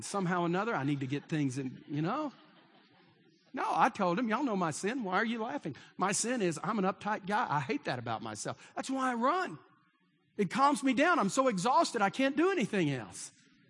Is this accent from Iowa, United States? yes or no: no; Texas, United States; I grew up in East Texas, and I remember going to seminary when they talked about women.